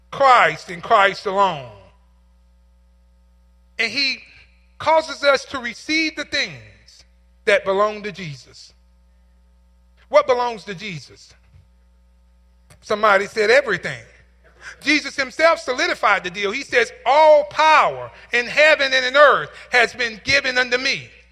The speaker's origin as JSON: {"language": "English", "country": "United States", "said": "I'm from Marion County."}